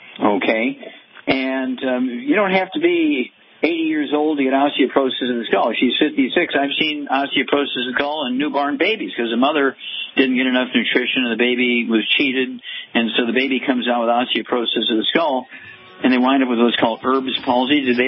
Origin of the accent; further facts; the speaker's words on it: Missouri, United States; let's go to Missouri, my home state.